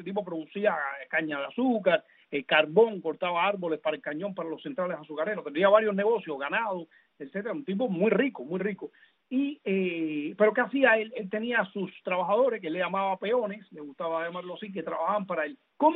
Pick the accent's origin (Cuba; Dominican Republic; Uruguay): Cuba; moved away; nosotros los cubanos de acá